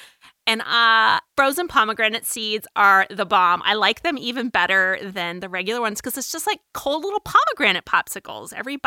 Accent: Phoenix, Arizona, United States; I grew up in Phoenix and Mexican food is just huge there.

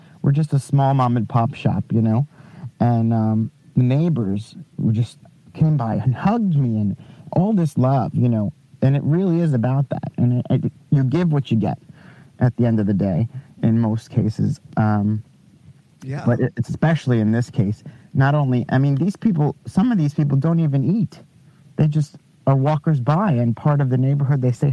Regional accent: Long Island, New York, United States; Long Island, actually. About half an hour out of the city.

